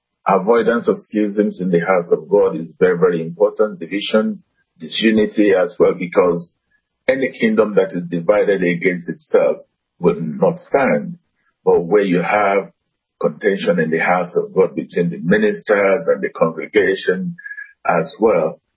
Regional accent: Nigeria; Well, I was brought up in Nigeria

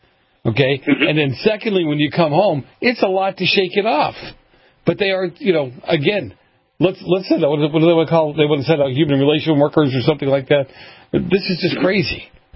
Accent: Boston, Massachusetts, United States; Well, listen, I'm an Italian from Boston. I'm not backing up from anything.

